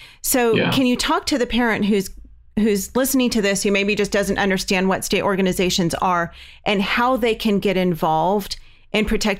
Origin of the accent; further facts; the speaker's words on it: California, United States; We're from California.